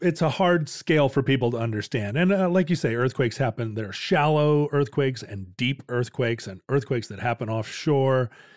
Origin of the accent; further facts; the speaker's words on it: Alaska, United States; not to always make this show about me growing up in Alaska, but we Alaskans think it is very hilarious